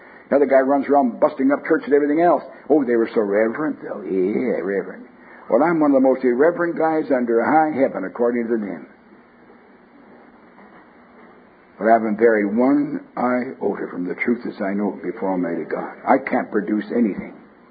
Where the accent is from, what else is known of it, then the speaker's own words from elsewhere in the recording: Canada; born there; I was born in Canada. We had to register our armaments every time you bought something.